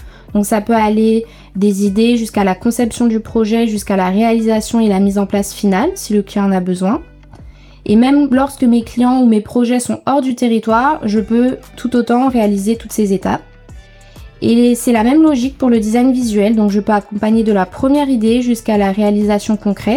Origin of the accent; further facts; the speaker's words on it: St. Martin; moved away as an adult; Donc j'ai grandi à Saint-Martin avec un parcours assez classique